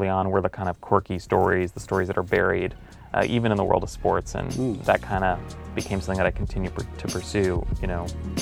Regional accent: Los Angeles, California, United States; Well, I grew up reading the LA Times. I'm from Los Angeles, and you know, I flip right to the sports page and read Jim Murray's columns.

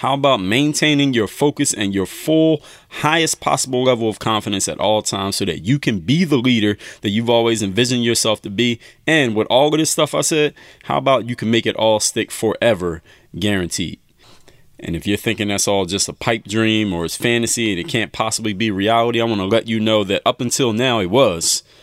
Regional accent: Philadelphia, Pennsylvania, United States; I choose to get that Philly cheesesteak when I'm in my hometown of Philadelphia

